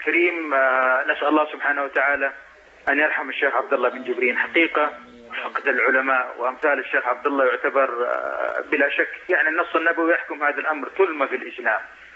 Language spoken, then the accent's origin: Arabic; Mecca, Makkah Province, Saudi Arabia; نحن تربينا في مكة المكرمة في الحجاز في المسجد الحرام